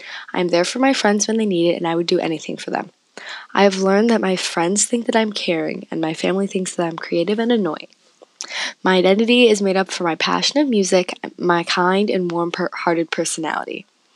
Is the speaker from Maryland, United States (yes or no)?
no; Robbinsdale, Minnesota, United States; now in Arden Hills, United States; I grew up in Robbinsdale, Minnesota, and I now live in Arden Hills, Minnesota.